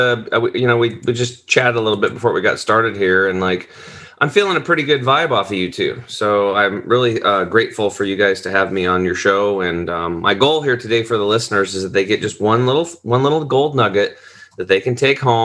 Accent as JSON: {"language": "English", "region": "Oregon", "country": "United States", "tie": "born or raised there", "said": "I grew up over in Eastern Oregon. It's just like, it's on a small cattle and hay farm."}